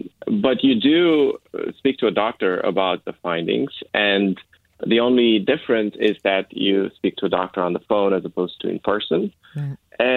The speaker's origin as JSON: {"language": "English", "country": "Romania", "said": "a nonprofit in Romania, which is my home country"}